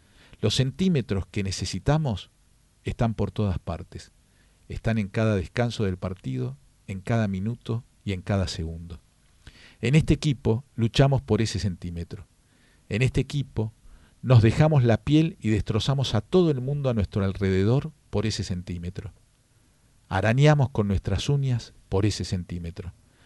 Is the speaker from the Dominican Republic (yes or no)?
no; Argentina; veo un poco lo que somos los argentinos y cómo estamos.